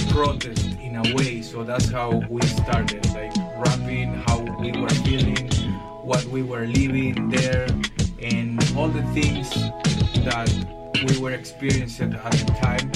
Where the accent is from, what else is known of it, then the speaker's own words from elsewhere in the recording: Chimbote, Ancash, Peru; English is a second language; I'm from Chimbote, that is a city, it's a port. So a lot of fish over there. We grow up very close to the beach.